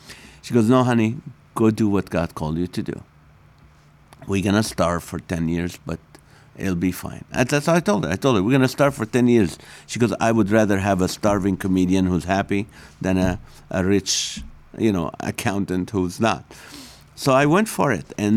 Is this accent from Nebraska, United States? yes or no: no; California, United States; now in Corona, United States; But no, so Corona, it's a nice city. I've lived in Corona since 2003. We're migrants from Orange County.